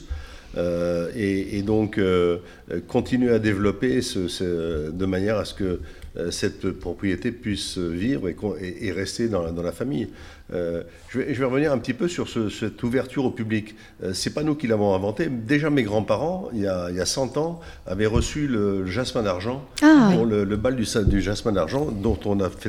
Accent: Paris, Île-de-France, France; moi, je suis né à Paris. J'ai fait toutes mes études à Paris, y compris l'école d'agriculture.

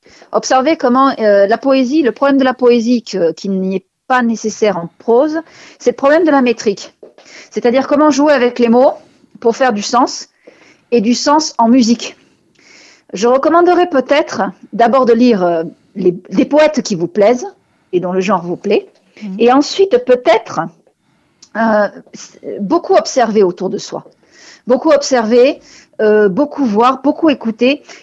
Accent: Nîmes, Occitanie, France; born there; ce serait Nîmes, ma ville natale.

